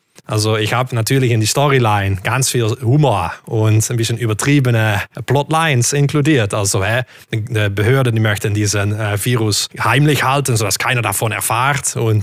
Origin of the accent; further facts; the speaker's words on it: Netherlands; German is a second language; Ich bin Niederländer, deswegen ist mein Deutsch so komisch.